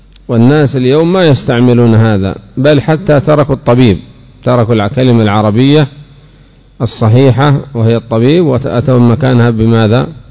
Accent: Yemen

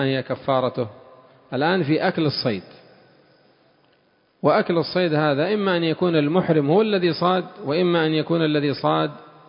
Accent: Yemen; وهل يوجد الحمار الوحشي الآن عندنا في اليمن؟

